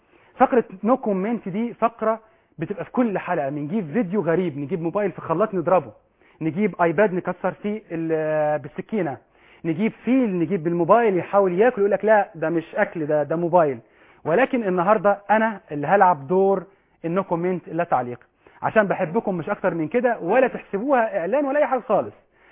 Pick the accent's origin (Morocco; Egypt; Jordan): Egypt